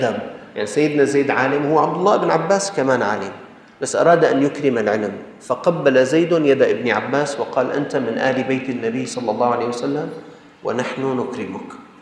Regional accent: Syria; كان عندنا في الشام وقف يسمى وقف الإقضامي، كل طالب رايح المدرسة يعطوه كمشة إقضامي

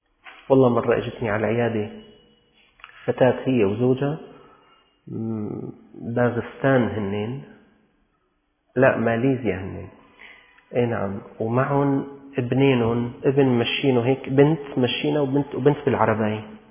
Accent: Syria; نحن من الشام، نحن مسلمين، نحن من المالكي

